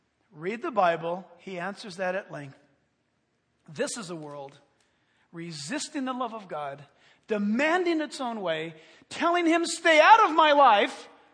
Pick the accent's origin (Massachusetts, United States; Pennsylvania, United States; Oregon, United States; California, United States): California, United States; San Diego; born there